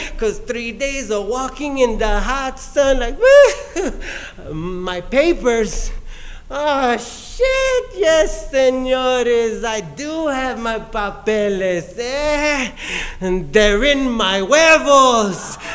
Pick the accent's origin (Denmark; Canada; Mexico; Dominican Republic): Mexico; Nueva Rosita, Coahuila; now in United States; And this one says that I come from Nueva Rosita, Coahuila. A quick shout out to mi pueblo. Hey, compadres, I made it, yes, USA all the way